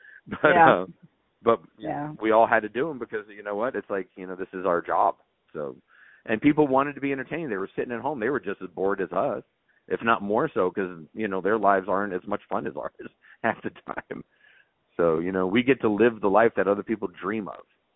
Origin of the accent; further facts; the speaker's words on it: New York, United States; So growing up in New York, I would go bug all the guys at Coney Island, and any circus that would come around